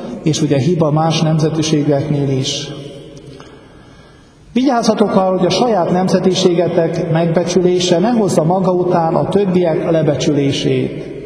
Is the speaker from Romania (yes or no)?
yes; Transylvania, Romania; Vagy mi, akik hogy ott vagyunk ugye Erdélyben, mert ugye a románokon a többségben, akkor mi lent vagyunk.